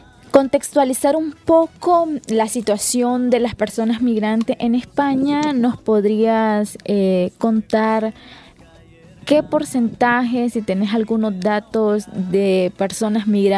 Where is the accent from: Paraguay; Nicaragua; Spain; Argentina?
Nicaragua; como nicaragüenses